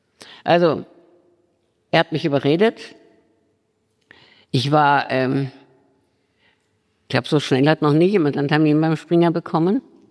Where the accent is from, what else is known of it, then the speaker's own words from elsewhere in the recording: Germany; weil ich war Deutsche und eine Modeschülerin, nicht?